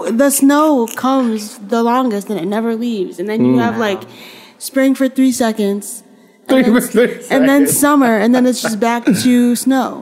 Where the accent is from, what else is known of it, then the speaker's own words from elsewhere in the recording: New York, United States; Yeah, that's me. I'm from Western New York. But New York.